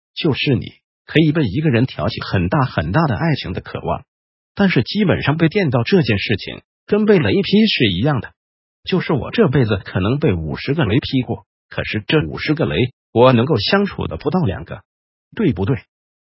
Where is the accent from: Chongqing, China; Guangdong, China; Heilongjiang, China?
Guangdong, China; 我们广东人说，人要分二声末了